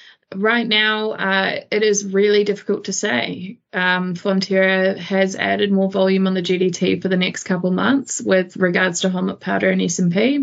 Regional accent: New Zealand; I am obviously a Kiwi

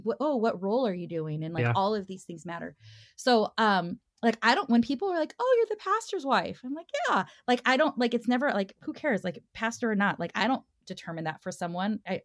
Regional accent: El Monte, California, United States; because I grew up in El Monte, but like Los Angeles area.

